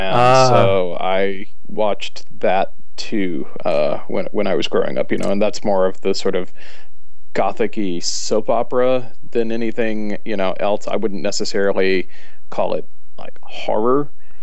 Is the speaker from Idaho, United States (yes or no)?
no; Hawaii, United States; when I was growing up in Hawaii, we had about two or three independent stations that had some really awesome programmers